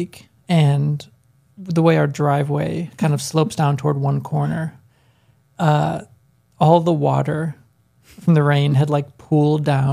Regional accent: Chicago, Illinois, United States; now in Georgia, United States; I mean, growing up, I grew up in like outside of Chicago.

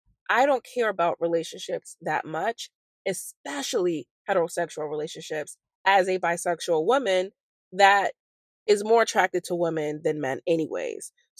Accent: Boston, Massachusetts, United States; I'm not even a Celtics fan, even as a Bostonian, but I was like, all right, it's cute or whatever.

